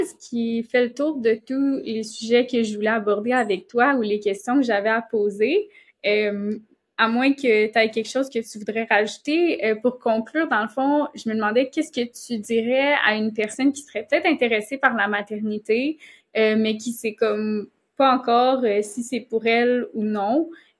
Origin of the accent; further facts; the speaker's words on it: Quebec, Canada; moved away; quand je suis partie du Québec, pour parler un peu de moi